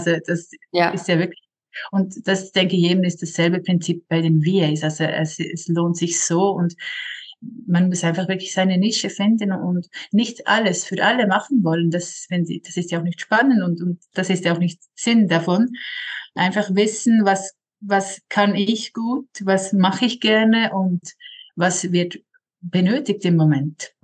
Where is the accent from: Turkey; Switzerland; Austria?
Switzerland; für mich als Schweizer VA